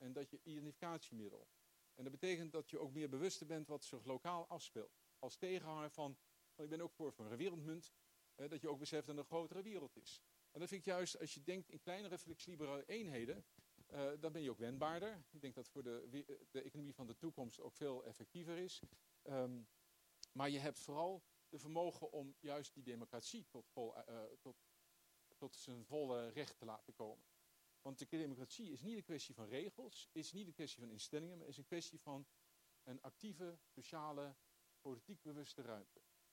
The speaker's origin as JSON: {"language": "Dutch", "region": "Groningen", "country": "Netherlands", "said": "Ik ben altijd wel als Groninger denk ik van, nou, Groningen moet zich eigenlijk afscheiden."}